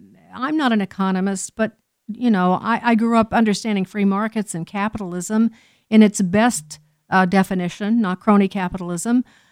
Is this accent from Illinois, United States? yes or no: yes; Chicago, Illinois, United States; In fact, many of us, I remember well because I'm from Chicago